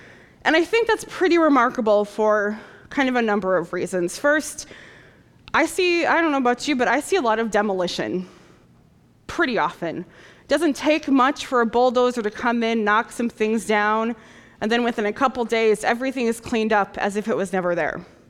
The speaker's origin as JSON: {"language": "English", "region": "Michigan", "country": "United States", "tie": "born there", "also_born_or_lived": "Iowa / Chicago / Wisconsin", "said": "I was born in Michigan, went to college in Iowa, went to seminary in Chicago, been in Wisconsin."}